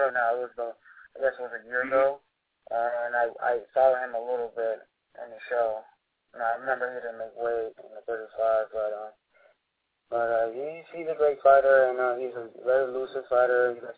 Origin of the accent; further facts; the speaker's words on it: Venice, Florida, United States; my hometown in Venice, that's it. You know, I don't have to travel. You know, I like to stay in Florida and fight.